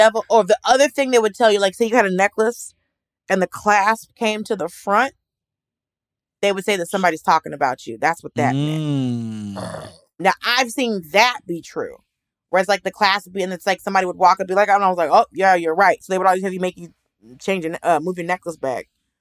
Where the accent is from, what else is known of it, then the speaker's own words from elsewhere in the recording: Atlanta, Georgia, United States; also born or lived in Miami, United States; But it's also, I grew up in Atlanta and Miami.